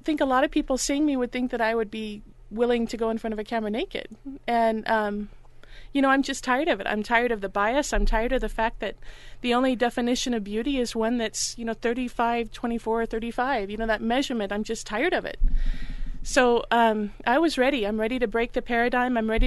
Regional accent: El Paso, Texas, United States; moved away; also born or lived in California; I grew up in all places. I grew up in El Paso, Texas, and then I moved to California because my sisters were in the San Francisco Ballet Company.

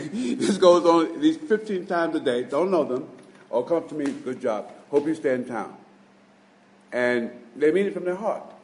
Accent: New York, United States; I'm from New York. I was born in New York.

